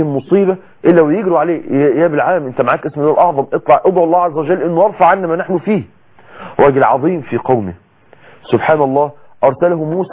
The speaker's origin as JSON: {"language": "Arabic", "town": "Mansoura", "region": "Dakahlia", "country": "Egypt"}